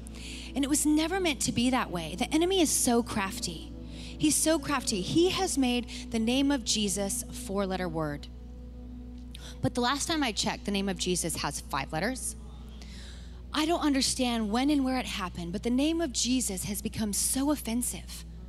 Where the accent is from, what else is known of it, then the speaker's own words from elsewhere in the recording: Oregon, United States; moved away; So I'm originally from Oregon. I grew up building forts and fighting with sticks and playing in dirt.